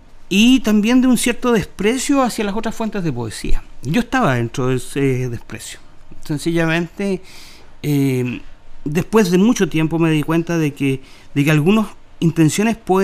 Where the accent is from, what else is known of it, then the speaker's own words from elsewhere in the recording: Concepción, Biobío, Chile; yo nací en Concepción. Nací, viví y sigo viviendo en Concepción. En el año 1956, a las orillas de un río caudaloso, que es el Biobío, en un territorio muy lluvioso.